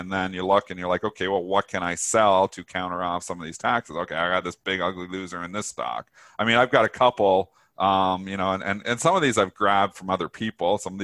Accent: Canada; I am Canadian.

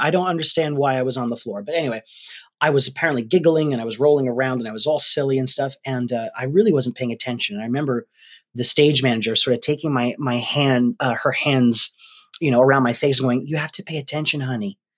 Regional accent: Rhode Island, United States; That we're from Rhode Island.

